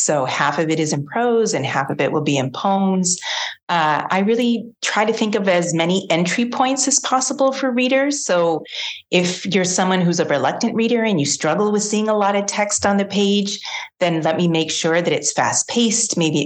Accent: Ontario, Canada; accent: Canadian; I'm Canadian. You'll probably hear my accent as I'm talking. But I grew up outside of Toronto

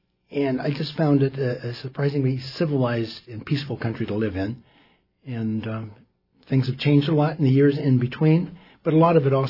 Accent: Newport, Oregon, United States; moved away as an adult; I grew up in Newport, Oregon, that Newport. And so I grew up there until I was 18, went to Lewis and Clark College

